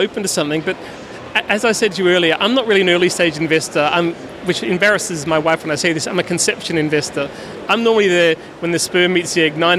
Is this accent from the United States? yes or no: no; Australia; I come from Australia where almost 40% of kids go to private schools.